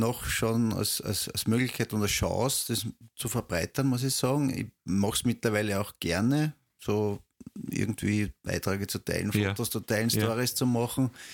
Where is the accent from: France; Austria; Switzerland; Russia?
Austria; Vienna; Ich bin in Floridsdorf aufgewachsen.